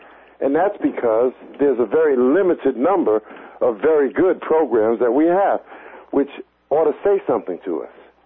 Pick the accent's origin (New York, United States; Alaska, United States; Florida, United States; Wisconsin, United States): New York, United States; because I visited New York, and I'm from New York. Home is where the hatred is, boy.